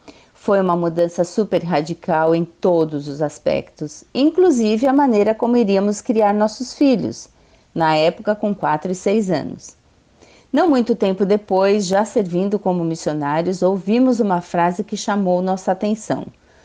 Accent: São Paulo, Brazil; Somos natural de São Paulo e membros da Igreja Evangélica do Maracanã.

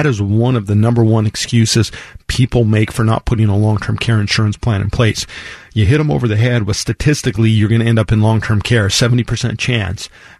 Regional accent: Monte Vista, Colorado, United States; we grew up in Monta Vista, Colorado, which if you're familiar with the state, it's right down in the south-central part of the state in the San Luis Valley. I grew up in a town of about 3,500 people

